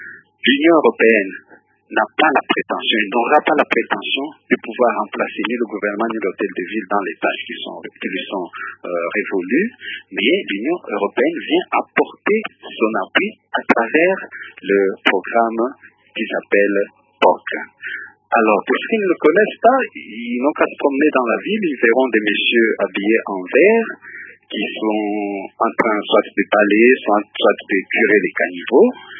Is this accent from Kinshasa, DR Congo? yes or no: yes; Kinshasa, DR Congo; Oui, je suis congolais, je suis habitant de Kinshasa.